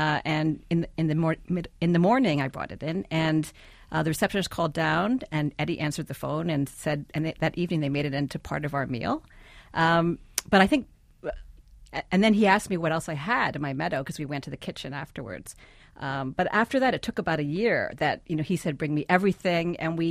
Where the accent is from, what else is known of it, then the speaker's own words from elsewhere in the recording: New Jersey, United States; when I grew up in New Jersey, and my mother always had a garden